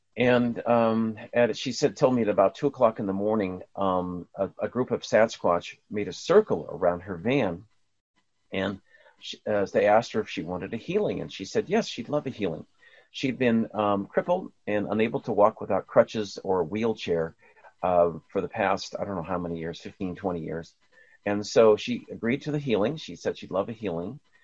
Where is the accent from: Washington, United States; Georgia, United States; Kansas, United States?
Washington, United States; Olympia; born there; Myself, I was born in Washington State. I was born in Olympia, and but I'm very grateful to be here.